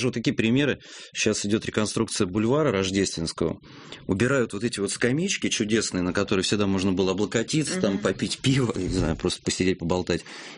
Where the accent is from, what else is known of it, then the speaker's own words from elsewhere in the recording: Moscow, Russia; мы, москвичи, перестали ощущать себя... жителями этого города.